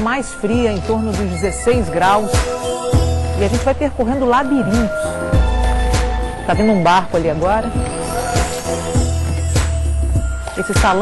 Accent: Brazil; Sou brasileira.

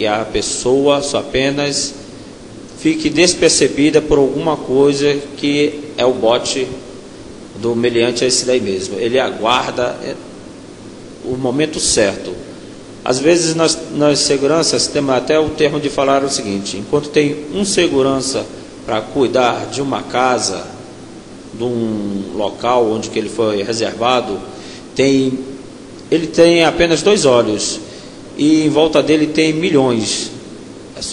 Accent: Brasília, Federal District, Brazil; also born or lived in Rio de Janeiro; now in Fortaleza, Brazil; sou carioca, me criei no estado de Brasília, né? No Distrito Federal. Depois cheguei aqui em Fortaleza e fui conhecendo o Ceará e fui ficando. Aqui fiz família.

